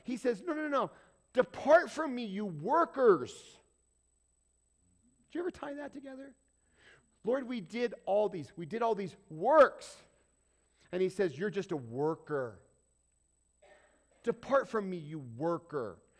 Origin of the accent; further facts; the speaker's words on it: Colorado, United States; yeah, I'm from Colorado, that's what we call them, the Donkeys.